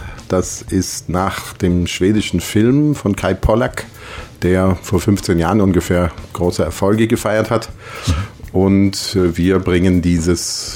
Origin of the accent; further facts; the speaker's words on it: Frankfurt, Hesse, Germany; born there; Ich komme aus Deutschland, in Frankfurt geboren, aber charakterlich eher Westfale, glaube ich. Meine Eltern sind beide Münsteraner Gegend.